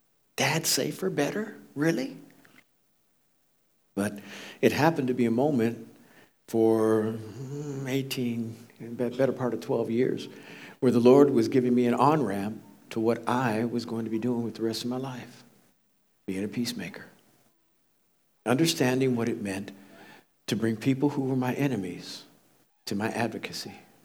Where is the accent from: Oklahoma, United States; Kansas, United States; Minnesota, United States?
Kansas, United States; Leawood; I grew up in Kansas. Kansas City specifically. Go Chiefs. Sorry, Patriot fans. Not really. And my parents moved us from the hood in 1966. I was 5 years old. And brought us to the suburbs. In 66 in Leawood, Kansas, the place at which I was brought up